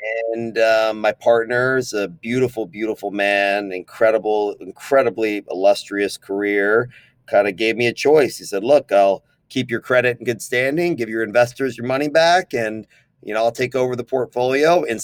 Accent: Austin, Texas, United States; And I'm born and raised in Austin, Texas.

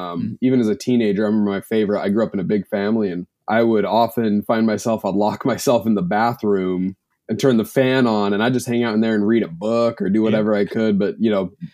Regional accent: Utah, United States; Yeah, I was actually raised extremely conservative religious. I was raised in Utah.

